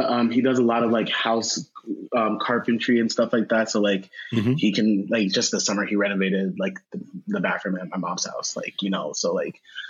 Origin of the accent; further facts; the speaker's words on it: Coon Rapids, Minnesota, United States; So similar to Jess, I was born and raised in Minnesota. My parents are immigrants from a country in West Africa called Liberia.